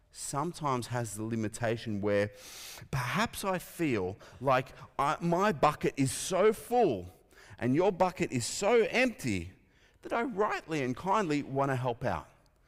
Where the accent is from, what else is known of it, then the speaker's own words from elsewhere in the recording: New South Wales, Australia; But I'm not white. I grew up in Western Sydney. I'm a working class guy. I'm the son of a mixed race couple who came to Australia from apartheid South Africa. My dad's coloured, my mum's white